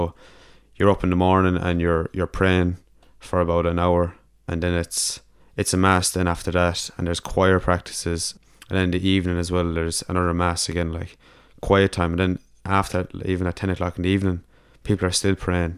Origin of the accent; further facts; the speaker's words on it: Ballina, Tipperary, Ireland; From Tipperary myself, Ballina Killaloe is where we're usually associated with.